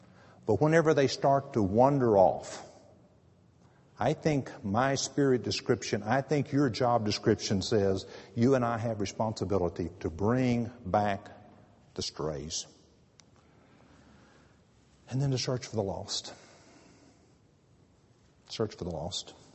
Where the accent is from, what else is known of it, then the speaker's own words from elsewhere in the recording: San Angelo, Texas, United States; I'm from West Texas, San Angelo, just down the road.